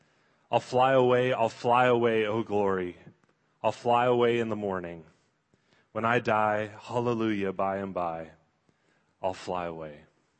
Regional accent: Washington, United States; I mean, I'm from Washington State. I was on the coast. I like the ocean. I like the water.

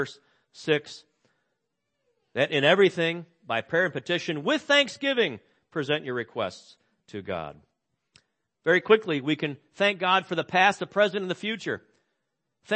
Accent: Chicago, Illinois, United States; now in Washington, United States; See, I'm from Chicago, and a little bit of snow does not bother me at all.

